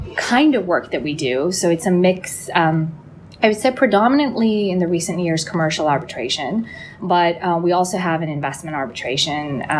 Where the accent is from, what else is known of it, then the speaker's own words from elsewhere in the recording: Chantilly, Hauts-de-France, France; So my parents are originally from Pakistan. I was born and raised up in France, in a little town called Chantilly. I went to school in Paris and in France, actually, also in Bretagne, in Rennes.